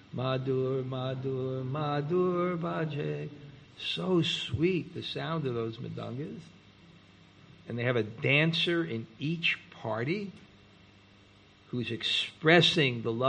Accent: New York, United States; I especially couldn't figure out the quality offenseless, because I was from New York.

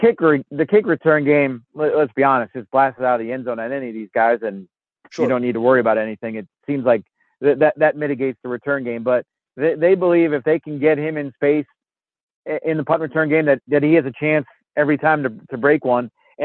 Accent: Massachusetts, United States; Well, my dad, I grew up in Massachusetts. My dad was a Giants fan.

